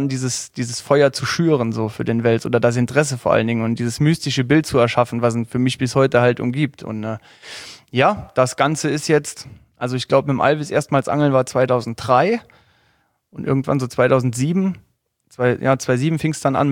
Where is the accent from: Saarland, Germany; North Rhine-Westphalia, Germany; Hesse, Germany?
Saarland, Germany; ich komme aus dem Saarland, 30 Jahre habe ich gesagt